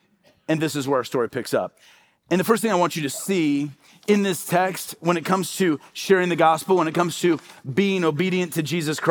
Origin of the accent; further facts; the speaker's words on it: Midwest, United States; born there; I don't know if it's because I was a firstborn child or because I was born in the Midwest